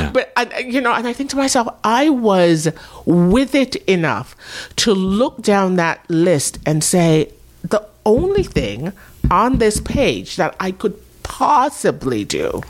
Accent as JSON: {"language": "English", "country": "Jamaica", "tie": "born or raised there", "said": "And because I didn't grow up in this culture, that wasn't a part. Like, when I was growing up in Jamaica"}